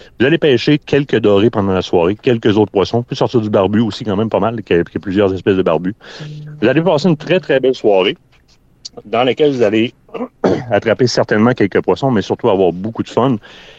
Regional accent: Quebec City, Quebec, Canada; quand on parle aux Américains qu'on vient de Québec

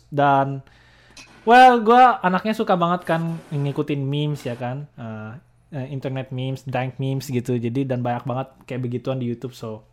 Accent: Bekasi, West Java, Indonesia; born there; gue lahir di Bekasi. Lahir di rumah sakit Hermina kalau gue nggak salah.

